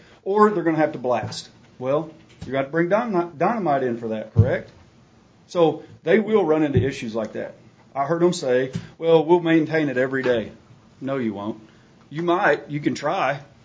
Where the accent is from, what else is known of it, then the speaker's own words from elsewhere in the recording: Hollister, California, United States; I'm from Hollister.